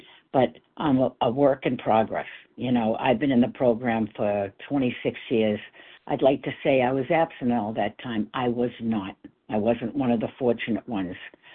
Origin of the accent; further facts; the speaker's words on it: Massachusetts, United States; from Massachusetts, and I'm right where I'm supposed to be